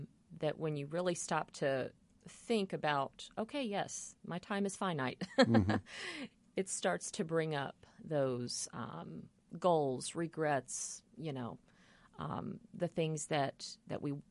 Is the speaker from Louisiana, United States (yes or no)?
yes; Louisiana, United States; I'm from Louisiana, so mm-hmm. I have written on one in New Orleans